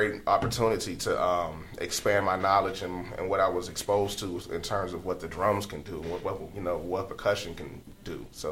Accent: Los Angeles, California, United States; I'm a Valley boy slash LA boy. You know, I was born in South Central LA.

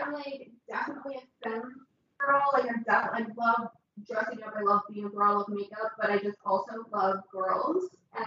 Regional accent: Beverly Hills, California, United States; born there; And I was born in Beverly Hills.

